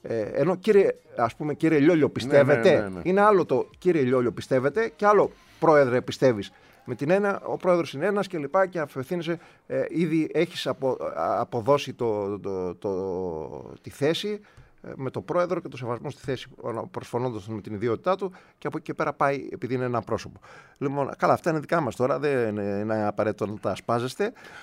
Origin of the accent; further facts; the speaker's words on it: Larissa, Thessaly, Greece; εγώ τον έχω ζήσει από τότε που ήρθα από τη Λάρισα, λόγω Αμαρουσίου και λοιπά, ξέρεις.